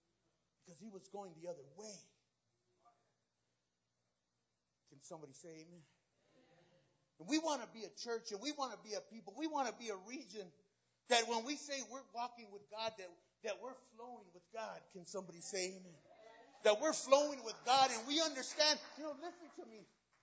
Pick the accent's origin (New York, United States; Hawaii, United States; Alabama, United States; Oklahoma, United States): Hawaii, United States; You a Mexican? I said, nah, I'm Hawaiian. People believed that I was Samoan.